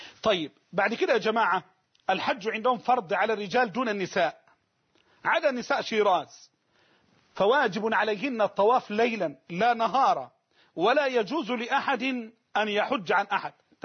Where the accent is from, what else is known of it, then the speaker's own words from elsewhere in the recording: Egypt; هذا اهو بقى عندنا في مصر الهم ده.